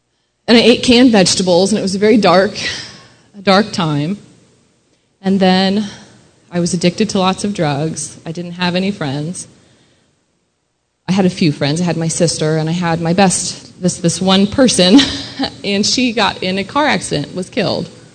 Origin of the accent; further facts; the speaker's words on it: Mooresville, Indiana, United States; also born or lived in Valparaiso; I was born actually in Valparaiso, which is in northern Indiana, and I moved down to Mooresville, Monrovia area, which is just about 20 minutes south of Indianapolis when we were real little. So that's what I consider home.